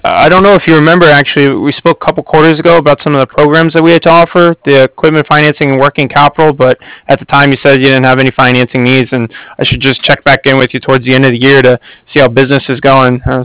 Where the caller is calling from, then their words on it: San Diego, California, United States; We're in San Diego, so we're over here on the West Coast, down in California.